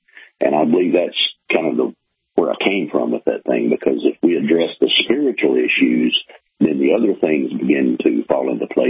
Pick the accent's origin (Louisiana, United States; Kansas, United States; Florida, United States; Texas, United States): Louisiana, United States; I didn't. I grew up in West Central Louisiana. But I called it Mayberry simply because the home that I grew up in, I grew up in a pastor's home. We lived in a rural setting.